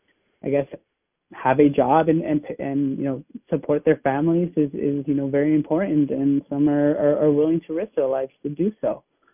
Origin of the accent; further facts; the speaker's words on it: Sioux City, Iowa, United States; So I'm from Sioux City, Iowa. That's the tri-state area there of South Dakota, Nebraska, and Iowa.